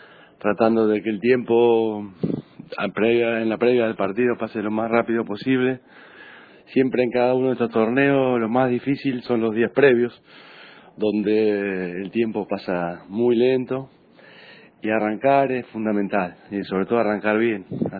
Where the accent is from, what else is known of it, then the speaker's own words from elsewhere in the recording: San Antonio de Areco, Buenos Aires Province, Argentina; extrañando a la familia, extrañando a la gente de Areco, mi pueblo, mucho.